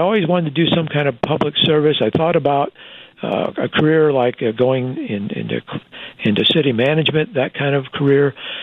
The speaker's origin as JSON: {"language": "English", "region": "Iowa", "country": "United States", "tie": "born or raised there", "said": "is my home state."}